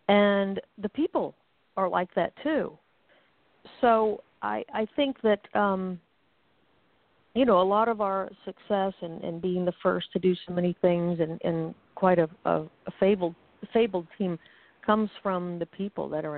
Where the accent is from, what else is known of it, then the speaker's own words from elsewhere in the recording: Florida, United States; You know, I grew up in Florida, so that's huge, football.